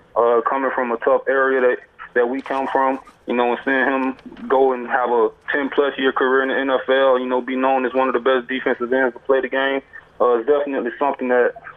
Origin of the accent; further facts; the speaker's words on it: Fort Myers, Florida, United States; We're both from the same area, both from Fort Myers. I'm from Fort Myers.